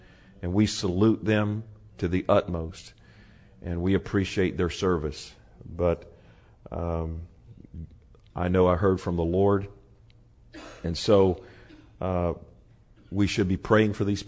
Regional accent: United States; I love America, and I'm American all the way to my toes

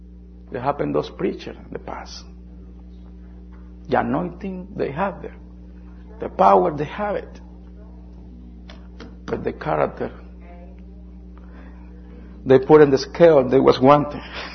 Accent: Colombia; I'm from Colombia. I see a lot of miracles.

